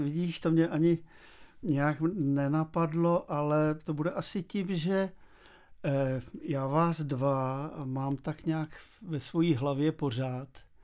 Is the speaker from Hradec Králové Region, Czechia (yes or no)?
no; České Budějovice, South Bohemian Region, Czechia; já jsem jako dítě, tehdy ještě v Českých Budějovicích, strašně často trávil mnoho hodin i při zkouškách